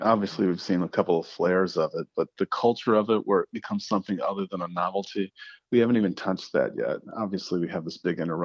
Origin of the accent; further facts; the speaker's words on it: Ohio, United States; I'm from Ohio. What can I say? I think farmers are kind of more soulful.